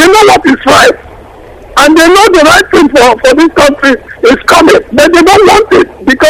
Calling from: Toronto, Ontario, Canada; I'm calling from Toronto, Canada.

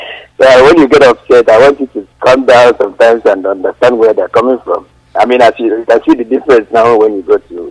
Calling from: Denmark; from Denmark. I'm calling from Denmark.

